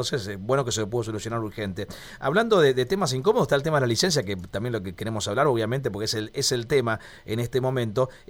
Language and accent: Spanish; Santa Fe, Argentina; yo como santafesino estoy en la provincia